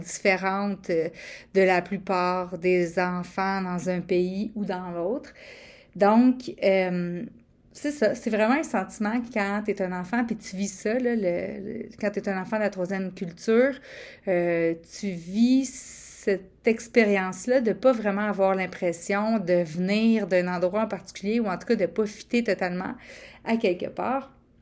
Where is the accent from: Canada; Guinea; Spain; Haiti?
Canada; Quebec; je viens du Québec, je viens du Canada. Je viens du Canada français.